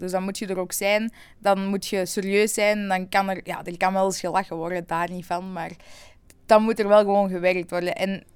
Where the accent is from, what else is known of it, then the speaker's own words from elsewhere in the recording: Vosselaar, Antwerp, Belgium; ik ben zelf afkomstig van Vosselaar. Ik woon daar dus ook nog tot op dag van vandaag.